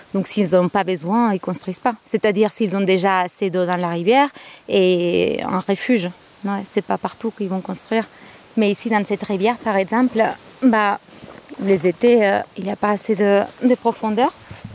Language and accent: French; Spain; J'ai grandi en Espagne et au bord de l'eau en fait.